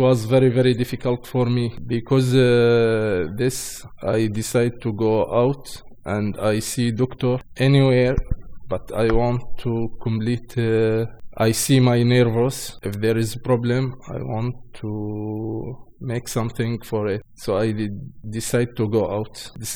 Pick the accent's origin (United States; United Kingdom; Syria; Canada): Syria; English is a second language; moved away; No one know that, but we are from Syria and know that, because Daesh with Bashar.